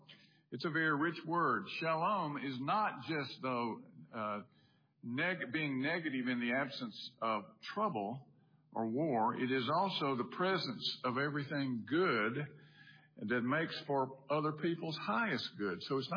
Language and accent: English; Brandon, Mississippi, United States; And I grew up in Brandon, so I was reading